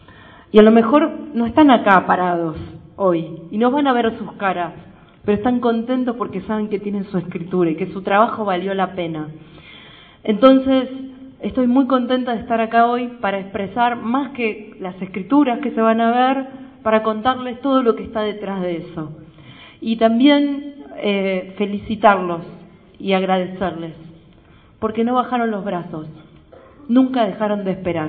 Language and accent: Spanish; Carmen de Patagones, Buenos Aires Province, Argentina; Pasa que venimos de Carmen de Patagones.